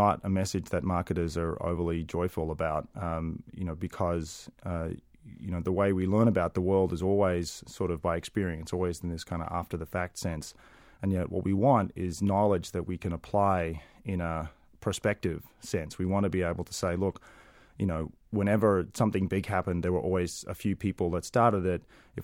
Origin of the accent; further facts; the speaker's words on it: Toowoomba, Queensland, Australia; the town that I grew up in Australia, Toowoomba in Queensland, which is another inconsequential town in the middle of nowhere